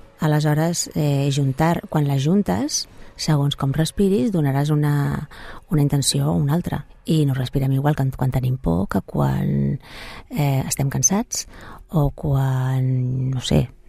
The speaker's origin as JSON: {"language": "Catalan", "region": "Catalonia", "country": "Spain", "said": "jo penso en català, jo sóc catalana"}